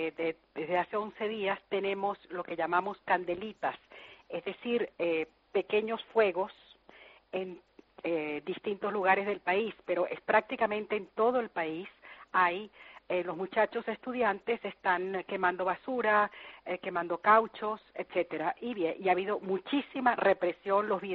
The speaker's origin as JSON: {"language": "Spanish", "country": "Venezuela", "also_born_or_lived": "Bilbao", "said": "pero soy venezolana."}